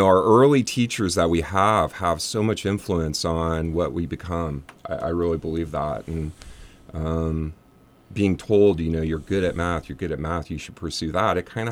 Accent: Fortuna, California, United States; I'm a hick from Fortuna. I grew up in Fortuna.

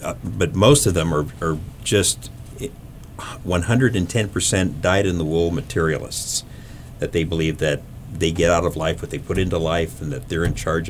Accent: United States; born there; I was born in America.

